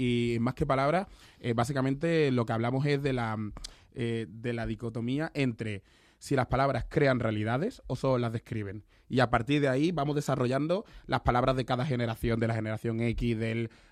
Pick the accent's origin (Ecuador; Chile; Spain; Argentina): Spain; Madrid, Community of Madrid; Y yo le digo, pero vamos a ver, si vengo de Vallecas.